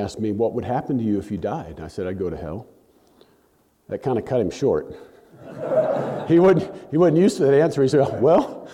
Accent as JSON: {"language": "English", "town": "Ozark", "region": "Missouri", "country": "United States", "tie": "born or raised there", "said": "So growing up in Southwest Missouri, I graduated high school from Ozark, Missouri, between Branson and Springfield in 1986, went up to college at Southwest Missouri State."}